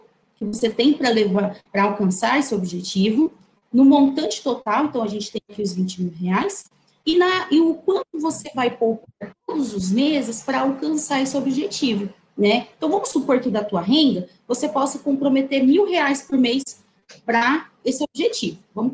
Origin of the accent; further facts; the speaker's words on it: São Paulo, Brazil; eu sou aqui do interior de São Paulo, e aqui a gente gosta muito de ter um lote, né, de ter um terreno.